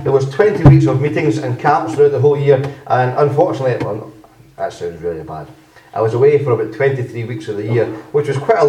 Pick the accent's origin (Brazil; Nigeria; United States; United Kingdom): United Kingdom; Plains, Scotland; Now, you know, from by my accent, that I come from a place called Lanarkshire, which is really the centre of the universe, especially the village of Plains.